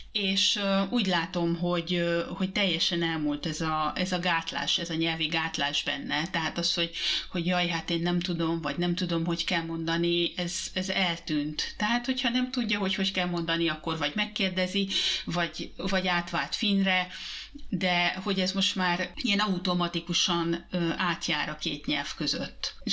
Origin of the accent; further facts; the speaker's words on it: Hungary; mi persze megbeszéltük, hogy én magyar vagyok, az apukája finn